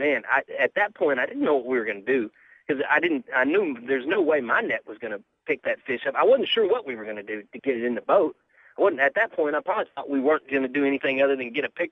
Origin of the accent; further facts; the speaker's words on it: Texas, United States; I'm being from Texas. I knew there were some big striper lakes